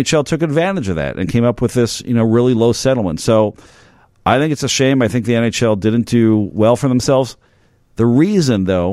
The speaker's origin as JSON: {"language": "English", "country": "Canada", "said": "I'm Canadian, so I grew up with hockey."}